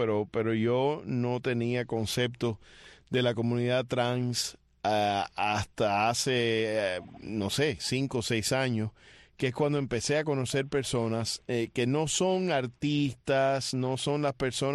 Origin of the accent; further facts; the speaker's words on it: Cuba; como latinos, como cubanos